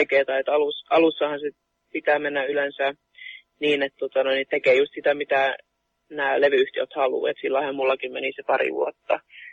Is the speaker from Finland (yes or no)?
no; Sweden; Joo, siis mä oon ihan ruotsalainen, tai suomenruotsalainen.